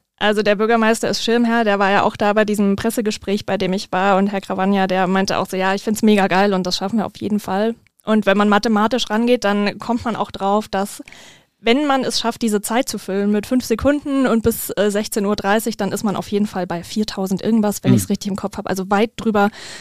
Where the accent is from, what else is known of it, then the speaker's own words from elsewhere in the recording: Baden-Württemberg, Germany; ich bin ja eigentlich Schwäbin